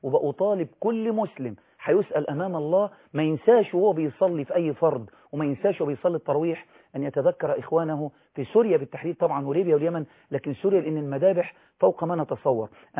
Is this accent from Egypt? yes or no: yes; Egypt; وانا مصري مسلم عايش في مصر